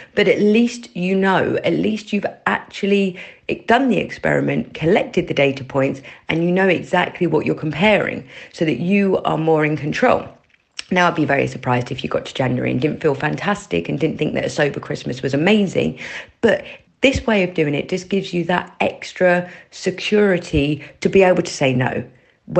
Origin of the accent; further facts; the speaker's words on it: London, United Kingdom; I'm from West London